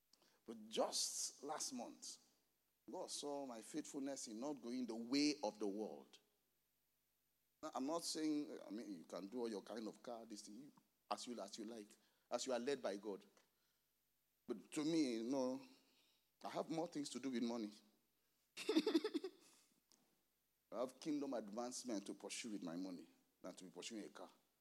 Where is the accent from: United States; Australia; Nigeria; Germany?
Nigeria; moved away as an adult; now in United Kingdom; You know, I was just coming from Nigeria.